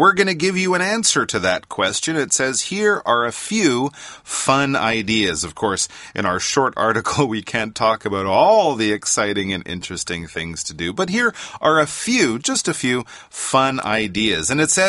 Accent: Quebec, Canada; Well, since I'm from Quebec, you must go to the Sugar Shack, a cabane à sucre, and have some maple syrup right out of the tree.

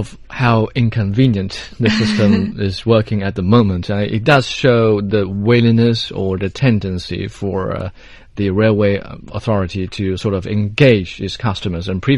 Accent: China; luckily for me, my hometown was very close to Shanghai, so it was relatively easier for me.

